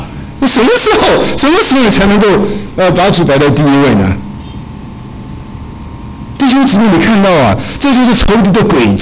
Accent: China; 特别是我们中国人来讲的话，那埋葬父亲啊，那当然应该嘛

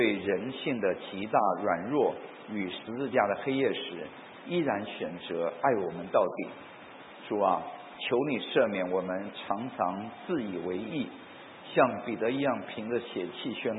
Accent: Taiwan; 我们在农村长大呢，台湾因为信仰自由，哇，一个村子里面，小小村子十几个偶像啊

